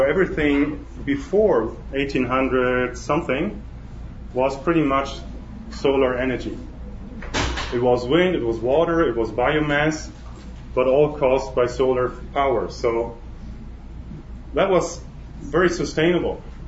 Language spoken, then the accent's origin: English; Germany; moved away as an adult; now in Austria; I'm a German. I grew up in Germany. The last 12 years I've lived in Austria.